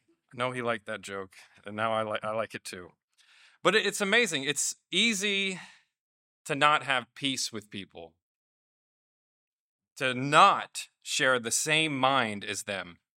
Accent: Columbus, Ohio, United States; I'm from Ohio. I grew up in Columbus, Ohio.

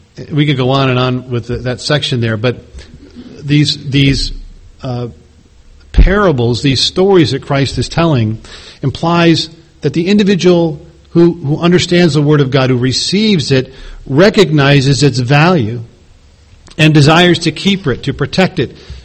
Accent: Chicago, Illinois, United States; I said, "What? I'm from Chicago. Where do you attend?"

